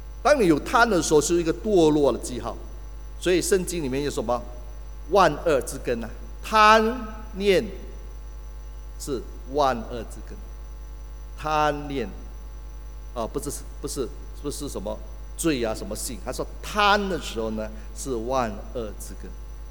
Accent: Malaysia; 一些弟兄姐妹知道我是从马来西亚来的哈，我们也是四维啊，我们四维的。

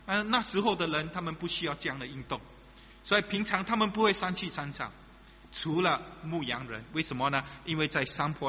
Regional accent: Singapore; 我看我们新加坡人没有一个人有这种的经历，

